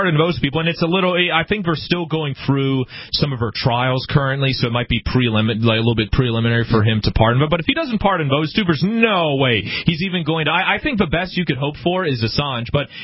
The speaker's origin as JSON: {"language": "English", "country": "Canada", "said": "As a Canadian citizen, I could go to Cuba, and I believe I could even live in Cuba."}